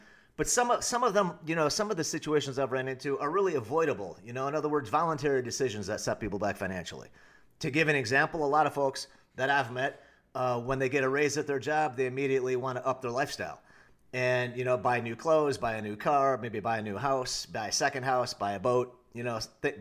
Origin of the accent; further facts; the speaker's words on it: Illinois, United States; You know, I remember in the Midwest, we're from Northern Illinois